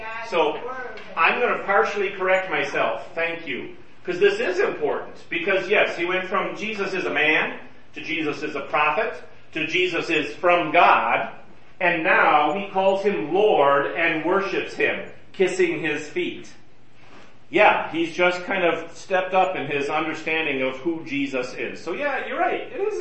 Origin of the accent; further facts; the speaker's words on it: United States; I'm American. I'm a man. We don't do that in America.